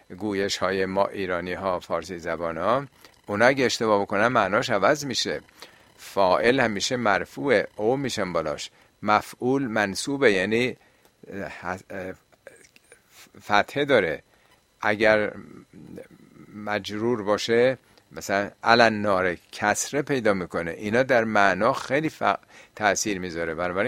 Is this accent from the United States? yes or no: no; Hamadan, Iran; دیدیم ما خیلی همدانی ها مثلا خیلی چیزا که فتح زیره میخونن،